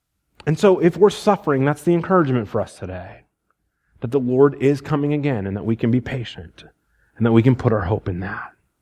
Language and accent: English; Iowa, United States; I grew up in Iowa. My dad is a, soon-to-be retired professor here in a few months, and a farmer.